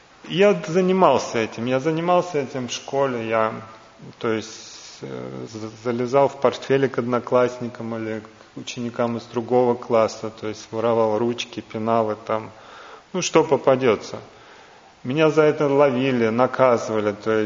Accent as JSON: {"language": "Russian", "region": "Saint Petersburg", "country": "Russia", "tie": "born or raised there", "said": "я родился в Санкт-Петербурге, вырос в Санкт-Петербурге, это был тогда Ленинград, это большой город, такой многонаселенный, со всевозможными людьми. То есть я родился в обычной бедной семье, скажем."}